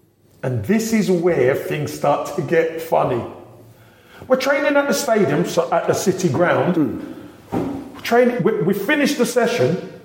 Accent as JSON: {"language": "English", "town": "Brixton", "region": "London", "country": "United Kingdom", "said": "I'm a boy from Brixton. I can make it out of Brixton"}